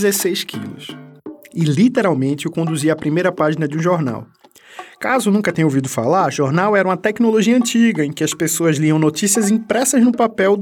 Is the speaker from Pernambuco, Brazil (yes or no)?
yes; Pernambuco, Brazil; num mergulho profundo na minha terra, Pernambuco.